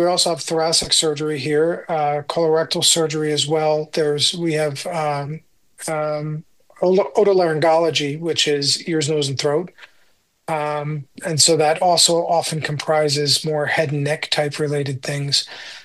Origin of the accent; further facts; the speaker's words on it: Coxsackie, New York, United States; I mean, I grew up not far from here. I grew up in Coxsackie